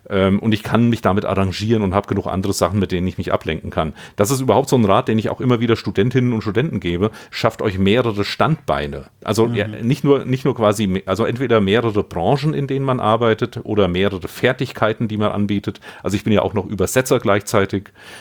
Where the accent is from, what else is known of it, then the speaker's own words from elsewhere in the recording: Hesse, Germany; das ist hier der Vogelsberg, das ist quasi das Mittelgebirge, genau mitten in Hessen, zwischen Gießen und Fulda und Frankfurt und Kassel und hier das Dorf, wo ich wohne, wieder, das ist das Dorf, wo ich aufgewachsen bin